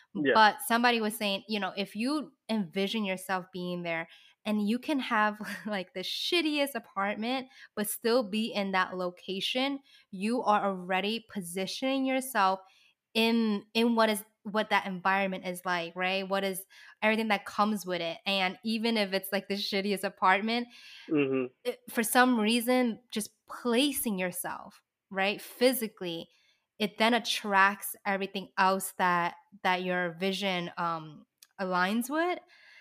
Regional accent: New York City, New York, United States; I feel like, well, first of all, I grew up in the Lower East Side. So, you know, hey. Shout out to the LES.

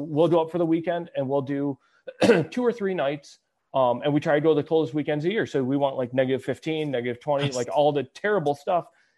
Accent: Michigan, United States; We're from Michigan. There's water on three sides.

